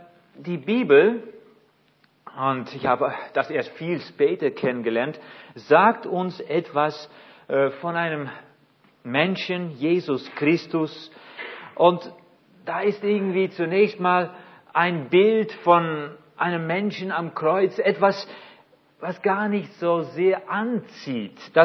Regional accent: Netherlands; German is a second language; now in Germany; Ich bin Holländer, wohne aber schon gut 10 Jahren zusammen mit meiner Frau hier in Deutschland.

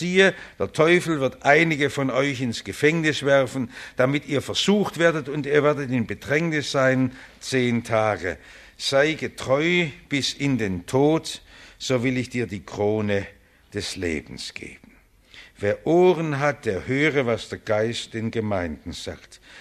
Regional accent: Stuttgart, Baden-Württemberg, Germany; Ich bin in Stuttgart immer aufgewachsen

